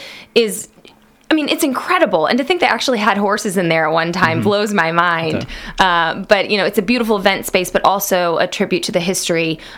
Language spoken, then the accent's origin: English; Houston, Texas, United States; now in Lexington, United States; I'm originally from Houston, Texas. Cool. Made my way up to Lexington about 4 years ago.